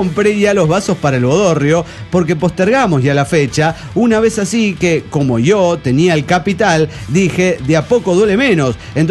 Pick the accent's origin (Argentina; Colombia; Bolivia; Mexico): Mexico; Mexico City; Hola, ¿cómo están? … de Pueblo, del DF mexicano.